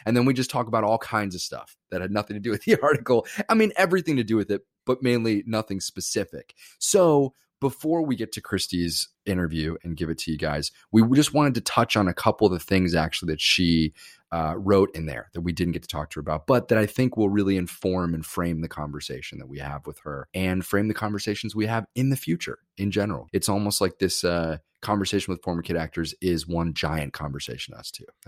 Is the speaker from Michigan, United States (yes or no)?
no; New York, United States; Growing up in New York, hustling for that dollar, baby.